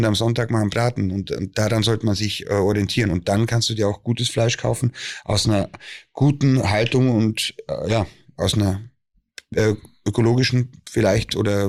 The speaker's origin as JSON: {"language": "German", "region": "Bavaria", "country": "Germany", "said": "Ich komme aus Bayern"}